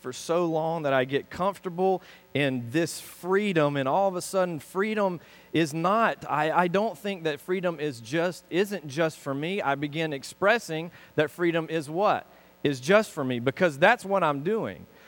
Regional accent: Alabama, United States; I'm from Alabama. They give you whatever you want there.

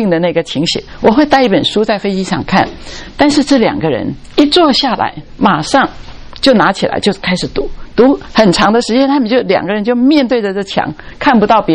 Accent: Taiwan; 我是从台湾来，我在台湾的时候有一位年长的，我那个时候很年轻的时候啊，那二十几岁

